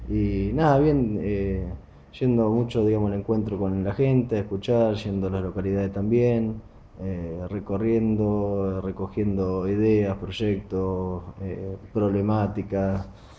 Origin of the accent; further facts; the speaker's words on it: Argentina; un futuro negro que nosotros ya vivimos como argentinos